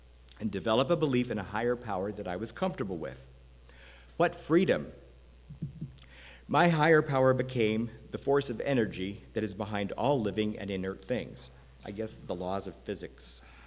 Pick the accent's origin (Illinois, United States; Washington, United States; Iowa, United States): Iowa, United States; The other thing that didn't help was I grew up in Iowa, and when I was still in high school, they lowered the drinking age to 18.